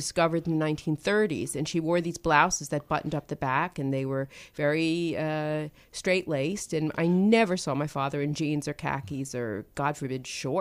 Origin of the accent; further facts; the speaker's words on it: Brooklyn, New York, United States; Brooklyn, at least the Brooklyn of my youth, it was very different. And Brooklyn was and is very different from Manhattan.